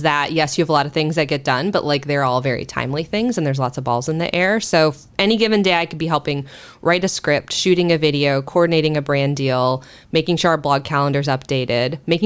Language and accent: English; Midwest, United States; I am originally from the Midwest